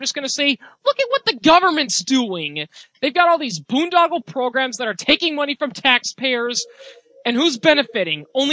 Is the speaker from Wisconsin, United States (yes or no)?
yes; Green Bay, Wisconsin, United States; You may not want to say that I'm from Green Bay and we hate